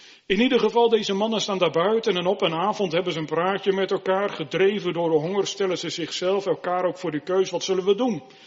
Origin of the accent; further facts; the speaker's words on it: Harderwijk, Gelderland, Netherlands; We zijn opgegroeid in Harderwijk, plaats die in de zomer allerlei Duitse toeristen trok.